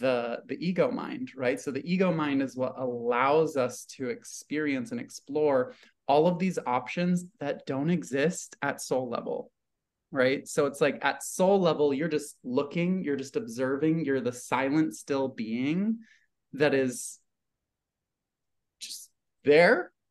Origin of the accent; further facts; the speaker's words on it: Oregon, United States; And I grew up in Oregon, graduated high school in 2009.